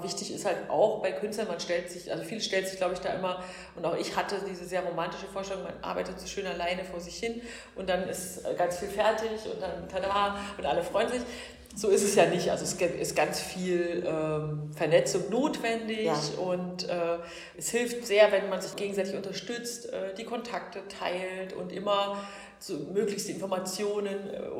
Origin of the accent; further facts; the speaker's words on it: East Germany, Germany; also ich bin ja in der DDR aufgewachsen